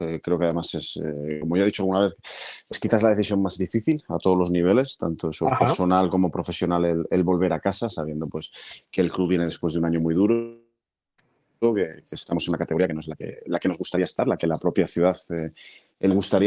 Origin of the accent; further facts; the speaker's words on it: Valladolid, Castile and León, Spain; viviéndola desde fuera como aficionado y como vallisoletano